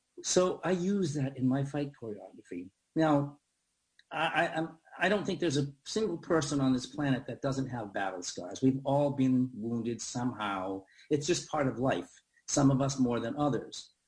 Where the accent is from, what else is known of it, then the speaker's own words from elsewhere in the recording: Boston, Massachusetts, United States; when I was a young boy growing up in Boston